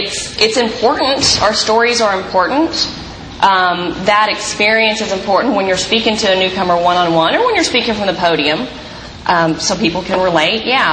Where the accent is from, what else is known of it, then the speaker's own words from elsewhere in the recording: Dallas, Texas, United States; now in Laguna Niguel, United States; But I'm from Dallas, Texas. My home group is the primary purpose group in Dallas, Texas.